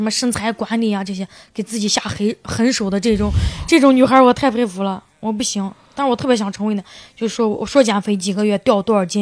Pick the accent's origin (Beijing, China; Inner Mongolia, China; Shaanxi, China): Shaanxi, China; 我是在陕西一个县城长大的。 嗯，我老家在县城。